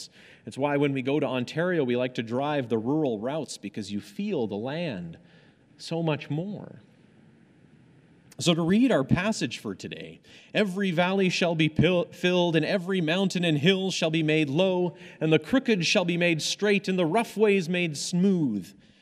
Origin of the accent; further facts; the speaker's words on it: Hong Kong; So growing up in Hong Kong, one of my favorite things about it was the hills.